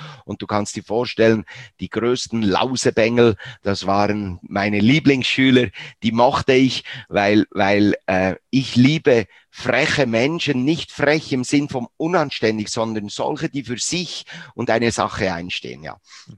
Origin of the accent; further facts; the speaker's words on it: Bern, Switzerland; aufgewachsen, wie gesagt, in Bern.